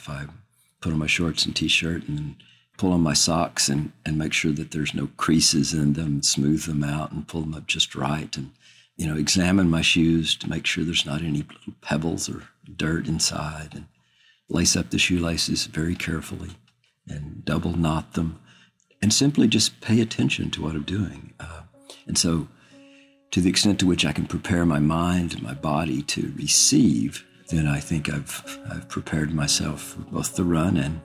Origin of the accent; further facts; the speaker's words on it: Austin, Texas, United States; I'm 64 years old, and I'm from Austin, Texas.